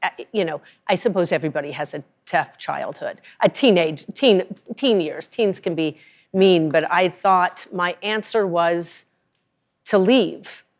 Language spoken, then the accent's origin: English; Rye, Colorado, United States; Now, I'm from Rye, Colorado, but I'd seen movies